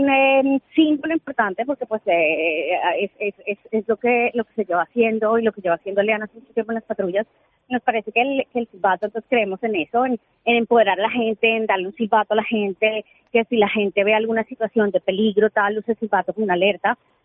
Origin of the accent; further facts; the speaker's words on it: Colombia; yo soy de Colombia